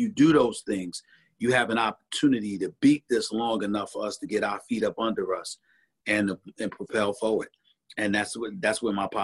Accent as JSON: {"language": "English", "town": "Queens", "region": "New York", "country": "United States", "tie": "born or raised there", "also_born_or_lived": "Bronx", "said": "Remember, I was born in the Bronx. I was raised in Hollis, Queens, New York from the time I was 1 year old."}